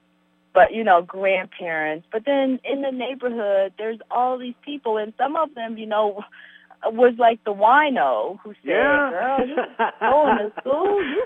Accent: Columbus, Ohio, United States; born there; I was born in Columbus, Ohio

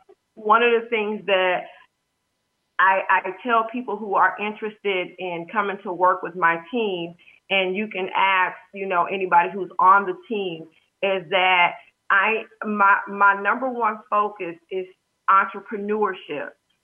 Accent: New York, United States; Yeah, and I'm originally from New York.

